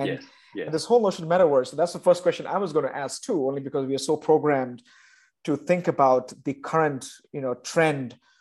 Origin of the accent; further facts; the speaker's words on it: India; I grew up in India at the time.